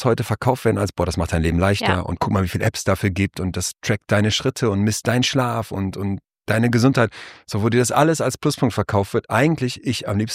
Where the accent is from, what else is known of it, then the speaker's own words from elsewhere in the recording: Solingen, North Rhine-Westphalia, Germany; ich bin dann nach Köln in Solingen groß geworden.